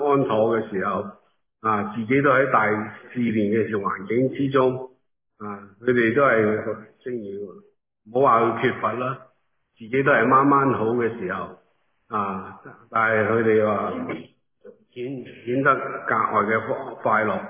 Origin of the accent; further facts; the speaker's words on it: China; 正如我哋中国人有句说话